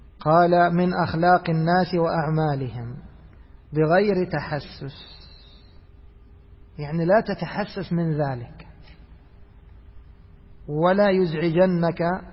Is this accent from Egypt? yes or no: yes; Egypt; ولذلك لازلنا نسمع الناس في المثل ماذا يقولون عندنا في مصر